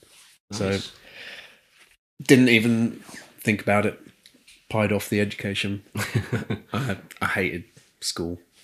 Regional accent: Chichester, South East England, United Kingdom; Yeah, I grew up in Chichester. After school, I would ride up to the circuit.

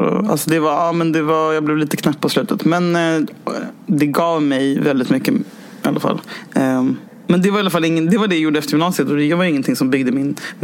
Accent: Stockholm, Stockholm County, Sweden; jag hade lite coolhetspoäng för att jag var från Stockholm

